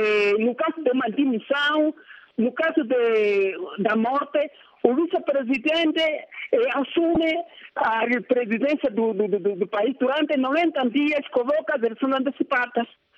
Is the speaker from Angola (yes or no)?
yes; Angola; Eu, sendo angolano, sendo cidadão, sendo guilano